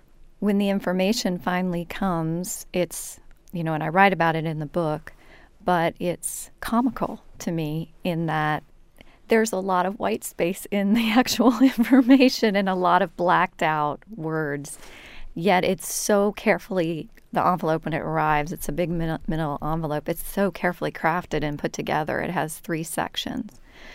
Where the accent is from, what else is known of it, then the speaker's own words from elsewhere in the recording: Midwest, United States; When I first got to college, I was raised in the Midwest, and after my mother had a nervous breakdown, we came back to the States